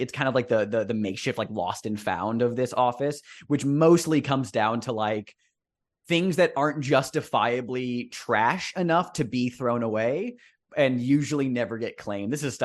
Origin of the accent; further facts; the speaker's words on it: Vermont, United States; Oh well, my family's we're from Vermont